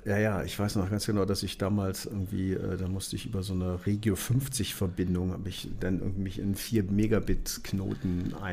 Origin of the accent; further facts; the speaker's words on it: Neuwied, Rhineland-Palatinate, Germany; Neuwied, wo ich aufgewachsen bin